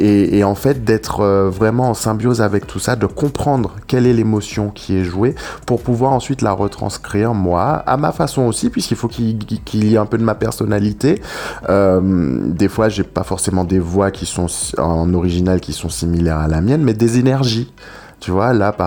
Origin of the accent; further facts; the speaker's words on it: Le Vauclin, Martinique; also born or lived in Schœlcher; je suis né à Chelcher, mais j'ai grandi au Macabou, j'ai grandi vers le Vauclin, à côté de la plage